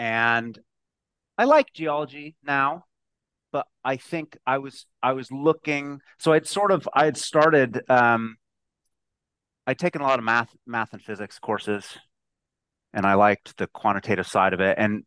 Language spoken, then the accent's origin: English; Riverside, California, United States; So I was born in Riverside, and then we spent a little while in Northern California, and then we moved back when I was about 14 to Riverside.